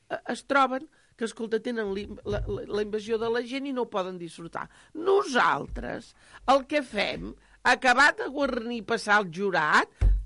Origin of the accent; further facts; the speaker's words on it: Barcelona, Catalonia, Spain; quan em diuen una festa major, la del meu poble. La de Sants.